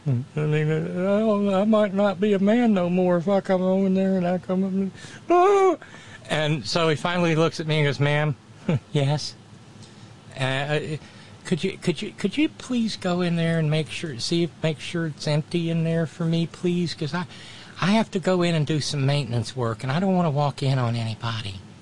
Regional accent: the South, United States; accent: Southern; I was so far into my gooey Southern accent, it was bad. But it comes natural. It wasn't put on. It wasn't fake. Because, I mean, I grew up with that accent.

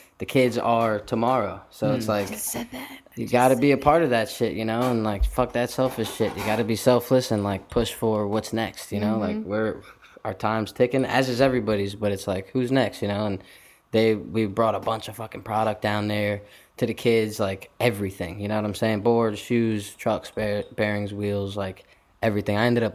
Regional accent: New York, United States; So because we're all from New York, right?

